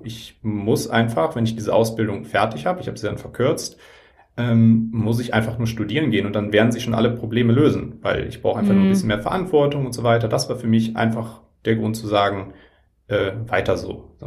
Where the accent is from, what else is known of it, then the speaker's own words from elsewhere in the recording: North Rhine-Westphalia, Germany; born there; now in Hamburg, Germany; ich bin 32. Ich wohne jetzt seit ungefähr 8 Jahren in Hamburg, komme gebürtig aus NRW.